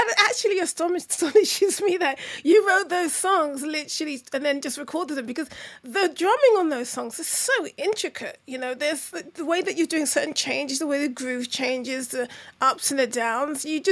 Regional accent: Brixton, London, United Kingdom; I'm from Brixton

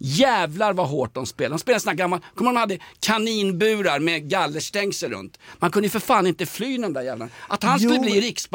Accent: Stockholm, Stockholm County, Sweden; När jag var liten spelade jag fotboll hemma i Nälsta. Jag bodde på Dalkärsleden.

